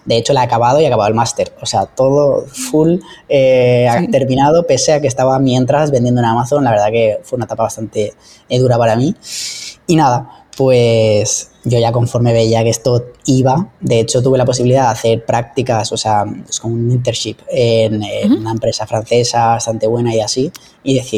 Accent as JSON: {"language": "Spanish", "town": "Alicante", "region": "Valencian Community", "country": "Spain", "said": "Pues justamente ahora estoy en Colombia, llevo ya aquí un mes, pero bueno, yo soy de España, la parte de Alicante."}